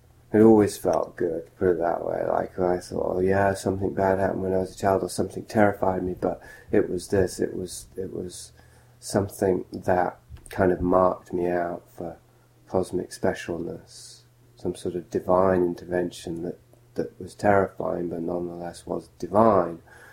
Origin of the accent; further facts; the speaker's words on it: Yorkshire and the Humber, United Kingdom; because I grew up in Yorkshire